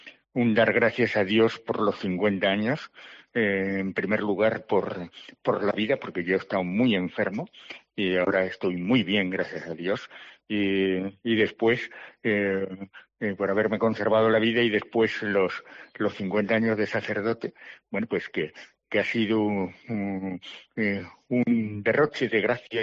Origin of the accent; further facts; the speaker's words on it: Villavieja de Yeltes, Castile and León, Spain; yo soy de Villavieja. Sí, mi pueblo es Villavieja de Yeltes. Y entonces yo estuve ahí en el seminario de Rodrigo y estuve también algunos años en Salamanca, cuando el seminario se marchó a Salamanca.